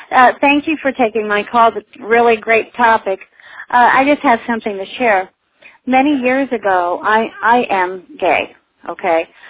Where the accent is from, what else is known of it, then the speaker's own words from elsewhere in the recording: South Carolina, United States; also born or lived in Philadelphia; I was born in Philadelphia. Oh, yeah? Well, yes, but I lived in South Carolina most of my life.